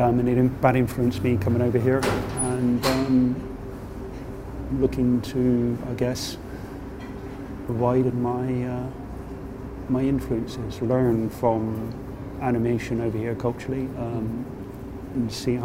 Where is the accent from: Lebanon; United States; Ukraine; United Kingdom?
United Kingdom; I am a British animator. But mostly been working on European films for the last 10, 15 years maybe. Travelling around quite a lot, different countries.